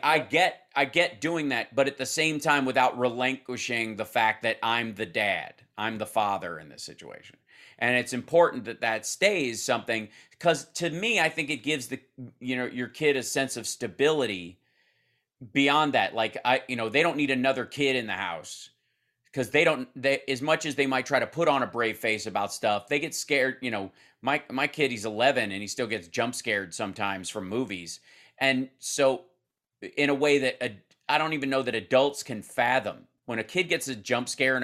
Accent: Kentucky, United States; also born or lived in Cincinnati; Cause I grew up in Kentucky. Then, born in Cincinnati, but only because that was the nearest hospital without chickens in it. And then I grew up in Kentucky.

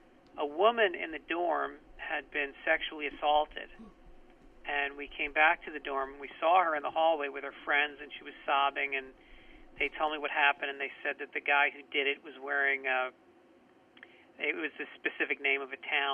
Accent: Tarrytown, New York, United States; well, I grew up in Tarrytown, but my parents were both, you know, Bronx Irish.

